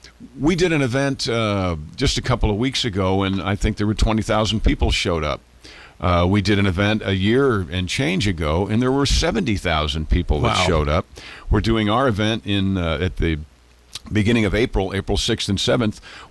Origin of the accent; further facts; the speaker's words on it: Mount Kisco, New York, United States; So I was 18 from Mount Kisco, and I went in, and I told them I was 24 from Snailville